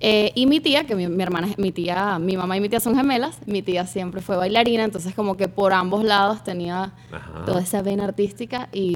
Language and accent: Spanish; Cagua, Aragua, Venezuela; yo vivía en Maracay, en Cagua, y como que mi pueblo era bastante conocido, era como que el orgullo del pueblo de Cagua.